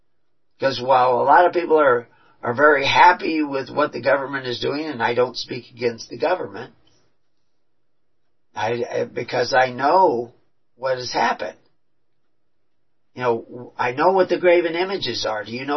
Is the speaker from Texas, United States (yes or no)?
yes; Texas, United States; In places that I'm familiar with because I was raised in Texas during COVID.